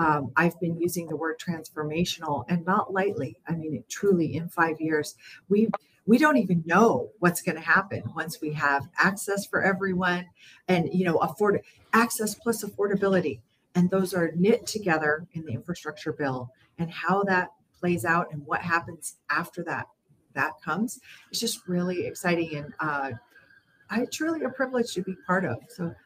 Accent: Dillingham, Alaska, United States; I was the librarian in my hometown of Dillingham

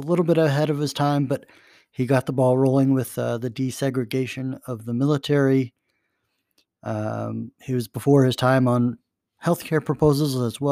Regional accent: Missouri, United States; we will start with Harry S. Truman of my home state of Missouri

